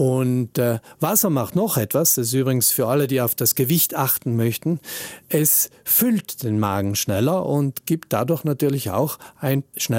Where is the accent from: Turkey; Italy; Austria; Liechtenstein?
Italy; South Tyrol; So leid es mir tut als Südtiroler.